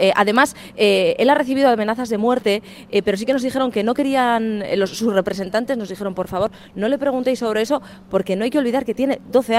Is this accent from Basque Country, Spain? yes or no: yes; Basque Country, Spain; le decía de dónde vengo, vengo de Euskadi.